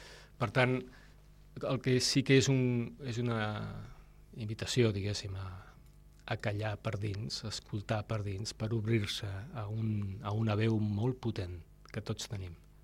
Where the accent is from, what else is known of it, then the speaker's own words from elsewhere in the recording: Catalonia, Spain; Jo sóc català de mena. Més de 8 cognoms catalans.